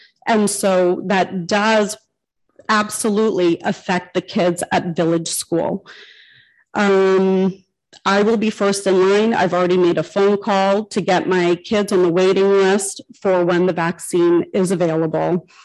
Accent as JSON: {"language": "English", "region": "New Jersey", "country": "United States", "tie": "born or raised there", "said": "I wasn't raised in Holmdel, but I was born and raised in New Jersey. I'm a Jersey girl."}